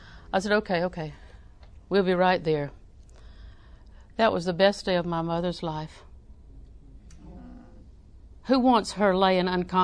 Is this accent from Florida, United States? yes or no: yes; Auburndale, Florida, United States; She's never been to Auburndale. I'm from Auburndale, and she's lost, and she doesn't know how to get there.